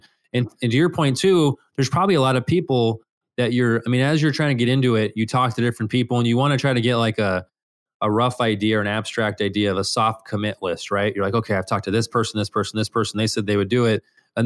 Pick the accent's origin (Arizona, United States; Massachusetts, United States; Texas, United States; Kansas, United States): Arizona, United States; Phoenix; also born or lived in Colorado Springs; So I was born in Phoenix. And then a few months after I was born, we moved to Colorado Springs.